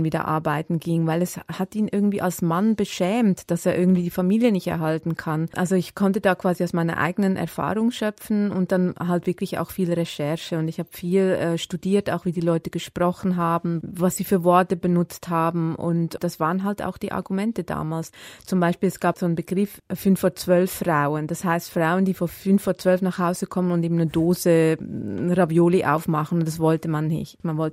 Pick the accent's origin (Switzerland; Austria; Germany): Switzerland; Ja, ich bin Schweizerin, wie man hört.